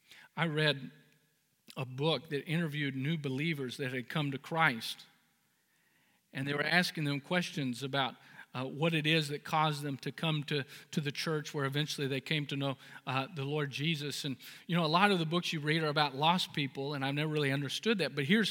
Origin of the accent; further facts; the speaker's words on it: California, United States; now in Huntington Beach, United States; Now, I come from the Central Valley, and 90 degrees is a nice, cool spring day, you know.